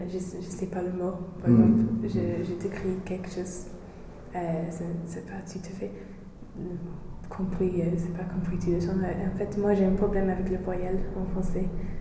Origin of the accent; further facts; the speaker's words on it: England, United Kingdom; accent: English; French is a second language; moi je suis anglaise